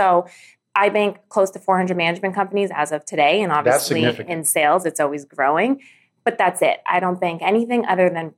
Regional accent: California, United States; I'm from California and they call it the BRE.

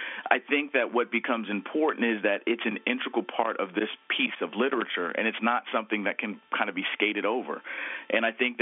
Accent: Texas, United States; I'm a direct descendant of slaves also, and I grew up in Texas.

